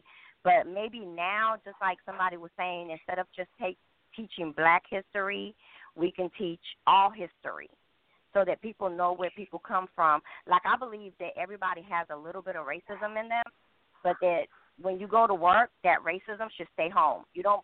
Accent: New York, United States; now in US South; I know growing up here, I came from New York, I didn't really know racism in New York till I came down south.

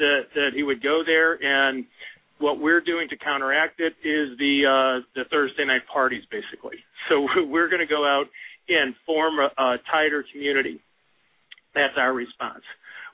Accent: St. Louis, Missouri, United States; So growing up in St. Louis, you're used to the way unions operate.

